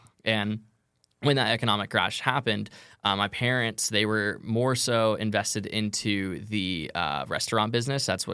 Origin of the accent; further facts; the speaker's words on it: Groveland, Florida, United States; also born or lived in Coral Springs; So I am from Florida originally, a little town called Groveland. I was born in – Coral Springs, Florida, near like Fort Lauderdale area, but I was raised in this one light town